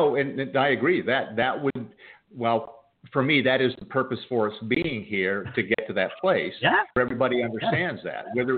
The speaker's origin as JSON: {"language": "English", "town": "Buffalo", "region": "New York", "country": "United States", "tie": "born there", "said": "here I was born in Buffalo, New York. I'm white. I'm middle class."}